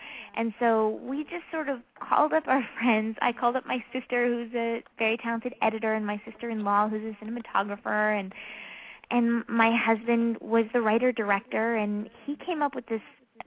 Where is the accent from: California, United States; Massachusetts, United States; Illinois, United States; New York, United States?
New York, United States; moved away as an adult; also born or lived in Washington, D.C.; I was born in D.C. and raised in New York. And I grew up in Manhattan. And I moved out here 3 years ago, and it was a big, big change for me.